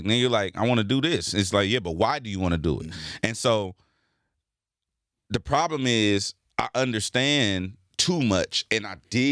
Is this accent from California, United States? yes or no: yes; Los Angeles, California, United States; And so it low-key bothered me because I'm from Watts.